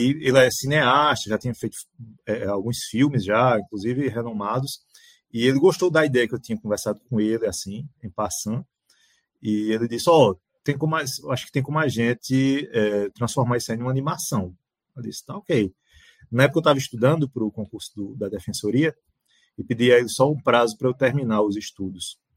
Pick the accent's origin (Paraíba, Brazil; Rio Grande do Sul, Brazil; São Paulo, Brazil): Paraíba, Brazil; Campina Grande; eu sou paraibano, né? Sou de Campina Grande, na Paraíba